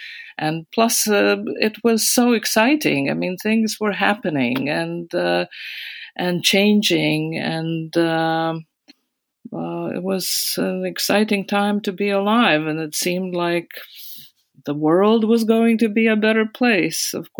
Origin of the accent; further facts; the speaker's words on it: Latvia; English is a second language; she had been this dominating, towering figure when I was growing up in Latvia.